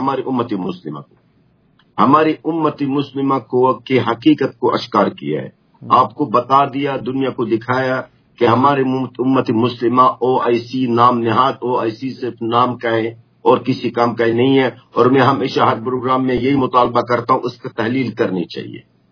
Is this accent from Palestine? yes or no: yes; Khan Yunis, Gaza Strip, Palestine; Urdu is a second language; اور میں ہوں خود غزہ کا ہوں، میں خان یونس شہر کا ہوں جو غزہ کے مڈ میں آتا ہے.